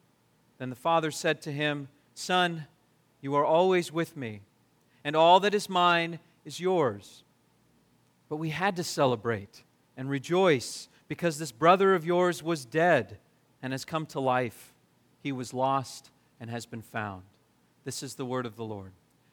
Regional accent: California, United States; I grew up in Southern California, and out west there's a chain of family restaurants called Marie Callender's.

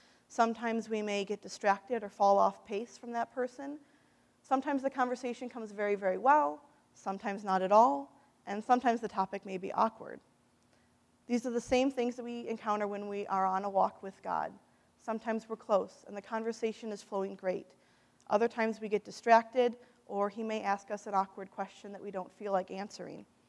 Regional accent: Midwest, United States; accent: Midwestern; My Midwestern accent sometimes messes that up.

